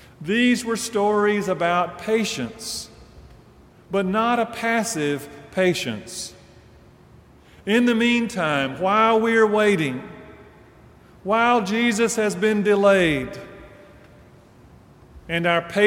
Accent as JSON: {"language": "English", "region": "Deep South", "country": "United States", "tie": "born or raised there", "said": "Now, as a child growing up in the Deep South, I understood this as being about having my life in order in case the angry judge came today."}